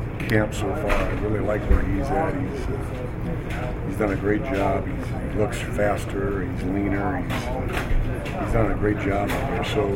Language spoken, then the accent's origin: English; Michigan, United States; Greg Jones from Michigan State, and I'm obviously from Michigan, so but we've gotten over that.